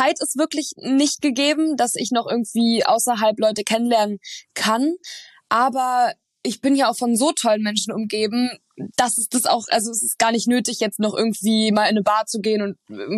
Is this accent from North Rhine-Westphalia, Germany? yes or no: no; Berlin, Germany; Es war das erste Mal, dass ich auch aus Berlin rausgezogen bin. Also meine ganze Familie wohnt da, alle Freunde, wie gesagt, halt gebürtig aus Berlin.